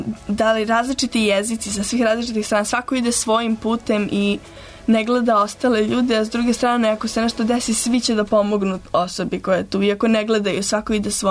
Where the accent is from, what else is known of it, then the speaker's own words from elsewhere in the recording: Belgrade, Serbia; kako ću ja živati u Beogradu kao jedna Beograđanka u kojoj sam, u gradu u kojem sam odrasla.